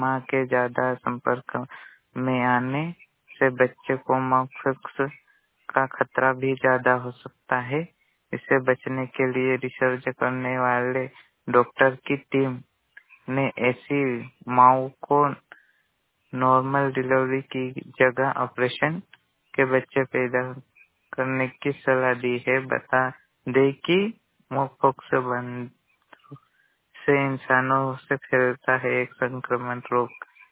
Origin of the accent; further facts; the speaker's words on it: Chandrada, Madhya Pradesh, India; बड़वानी से ग्राम पंचायत चंद्रड़ा का निवासी हूं।